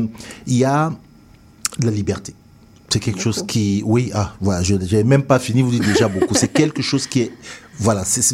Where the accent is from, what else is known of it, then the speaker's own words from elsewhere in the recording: Cameroon; now in United States; c'est quand je suis sorti de mon pays d'origine, le Cameroun, que j'ai commencé à découvrir la richesse de ce pays-là.